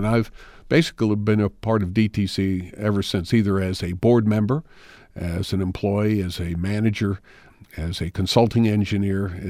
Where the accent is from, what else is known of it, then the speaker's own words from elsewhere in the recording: St. Louis, Missouri, United States; I was born and raised in St. Louis.